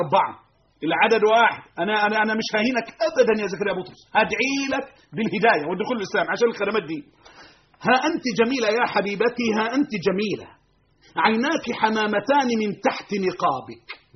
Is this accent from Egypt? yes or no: yes; Egypt; ولكن بصفه خاصه في مصر اللي عندنا في مصر